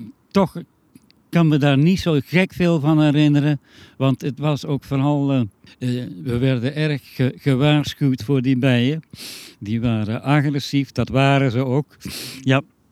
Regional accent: Heusden, North Brabant, Netherlands; Dat komt omdat ik ook in Asten afkomstig ben. Eigenlijk beter gezegd uit Heusden. Ik ben opgegroeid op de Gezande Baan.

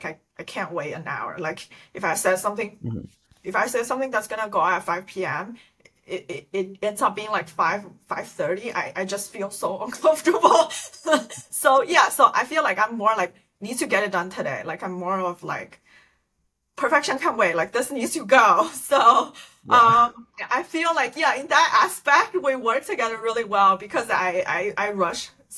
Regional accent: Maryland, United States; I'm actually from Maryland, so it's good

